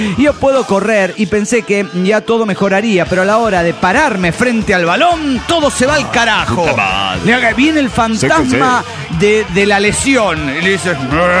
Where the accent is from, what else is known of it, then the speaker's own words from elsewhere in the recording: Mexico City, Mexico; del DF Mexicano.